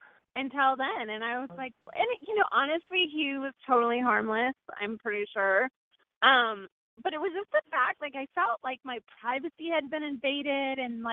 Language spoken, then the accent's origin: English; Portland, Oregon, United States; I flew into Portland. That's my hometown, for my high school reunion.